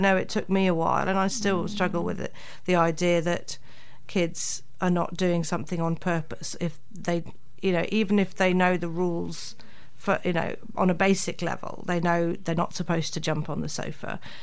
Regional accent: England, United Kingdom; now in New Zealand; And as an English person, that was quite surprising that people actually did that.

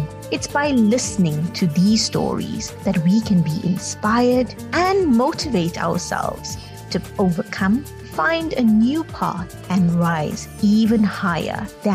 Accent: South Africa; born there; I'm of Indian descent, but South African born.

